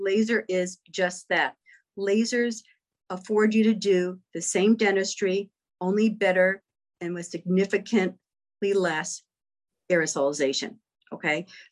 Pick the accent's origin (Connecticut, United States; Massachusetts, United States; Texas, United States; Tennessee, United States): Connecticut, United States; I'm a dentist here in Southeastern Connecticut. I am originally from Connecticut.